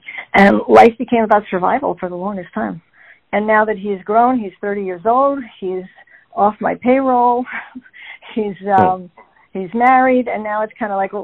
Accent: New York City, New York, United States; born there; So I live currently in Melville, which is just on the other side of the Suffolk border. I was born in the city.

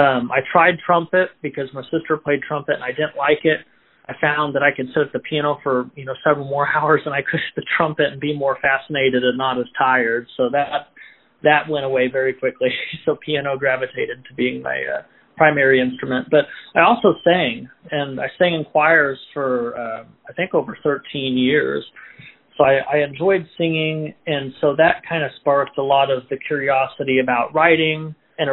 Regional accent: Ozark, Missouri, United States; So during COVID, I was still in Springfield, Missouri, and I grew up near Ozark, and that's where I was living.

